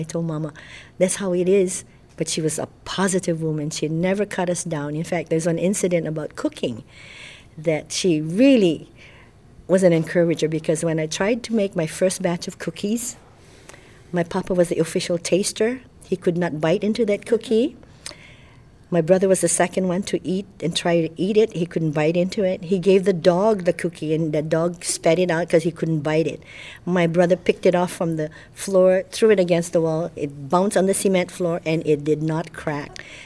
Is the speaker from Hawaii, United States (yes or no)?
yes; Hawaii, United States; very Spanish, but I am Filipino. And I was born and raised on the island of Kauai. We lived in a small plantation camp of 11 houses. We were multi-ethnic when we were placed in that camp